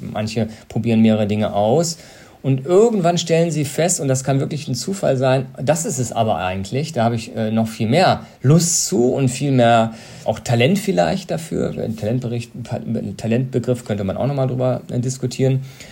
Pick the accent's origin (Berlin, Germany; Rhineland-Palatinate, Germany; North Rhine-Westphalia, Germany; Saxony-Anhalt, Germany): North Rhine-Westphalia, Germany; Cologne; Ich kann Ihnen sagen, ich komme aus Köln